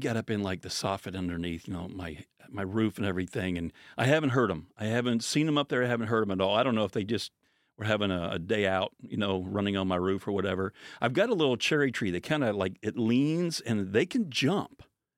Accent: Pennsylvania, United States; I grew up in Pennsylvania, and I'd be getting like Chicago.

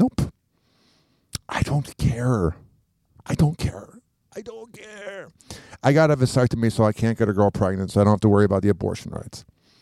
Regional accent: United States; I'm from America. I don't get it.

